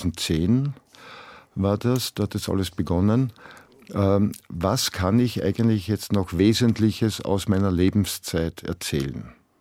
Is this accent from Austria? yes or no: yes; Vienna, Austria; ich komme aus der Stadt, da gibt es keine Alpen, keine Almen, keine Lederhosen und ich bin Wiener